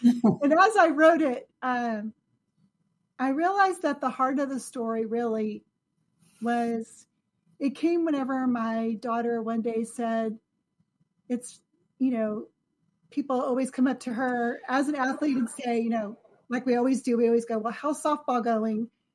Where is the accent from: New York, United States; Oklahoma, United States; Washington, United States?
Oklahoma, United States; Enid; I'm also from Enid, Oklahoma.